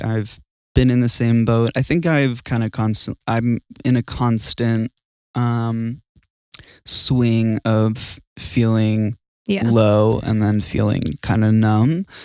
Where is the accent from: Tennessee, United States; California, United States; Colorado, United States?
California, United States; Laguna Niguel; I was born and raised in Laguna Niguel.